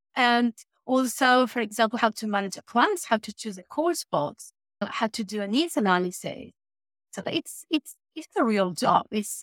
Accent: Uruguay; English is a second language; People say, where are you from? It's like, I'm from Uruguay.

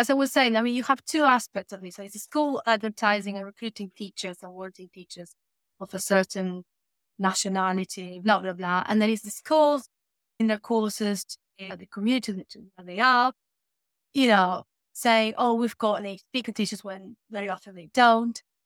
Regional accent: Uruguay; English is a second language; People say, where are you from? It's like, I'm from Uruguay.

